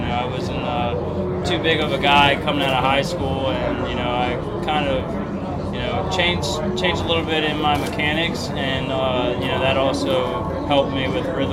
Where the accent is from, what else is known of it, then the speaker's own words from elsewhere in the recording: Maryland, United States; No, I mean, I would say it's... fairly, it wasn't too much of a small town.